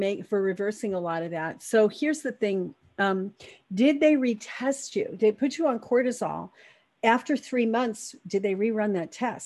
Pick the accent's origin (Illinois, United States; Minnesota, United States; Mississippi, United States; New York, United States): New York, United States; I'm a Italian from New York. So when things get to me, I express it.